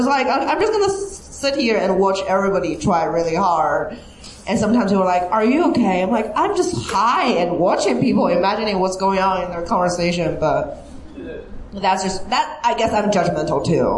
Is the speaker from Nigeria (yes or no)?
no; China; I'm from China. My ex-boyfriend lives in Baltimore.